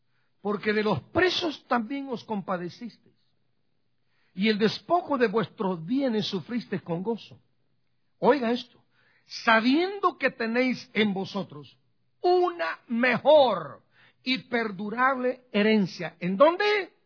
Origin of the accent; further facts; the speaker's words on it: Guatemala; born there; además de ser guatemalteco, por nacimiento, porque no puedo perder, por nacimiento soy guatemalteco.